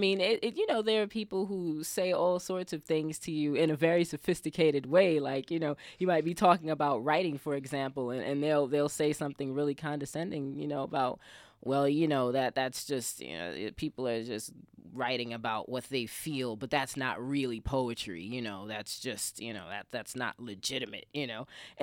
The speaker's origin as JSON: {"language": "English", "region": "New York", "country": "United States", "said": "I'm from New York"}